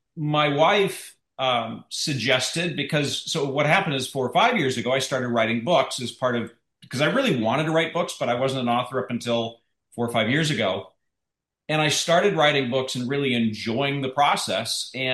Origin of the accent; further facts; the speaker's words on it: North Dakota, United States; When I was growing up, I grew up in North Dakota.